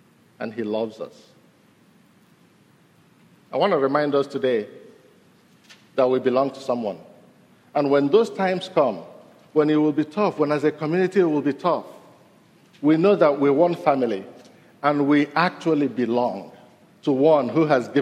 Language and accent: English; Nigeria; I'm from Nigeria.